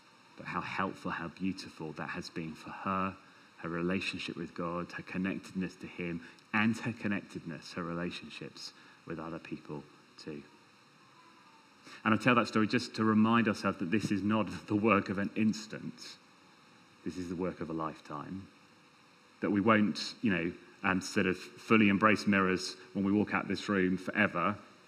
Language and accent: English; United Kingdom; I'm British and I don't like that.